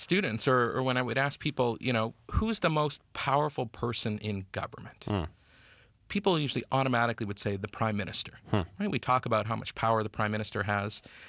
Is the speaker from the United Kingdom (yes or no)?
no; Canada; we take for granted the rights and freedoms that we enjoy as Canadian citizens.